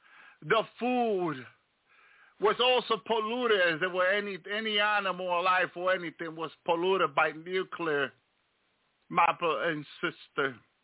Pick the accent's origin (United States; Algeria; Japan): United States; New Jersey; I grew up in New Jersey. And I used to look like to New York, look at those, the Empire State Building, the Twin Tower.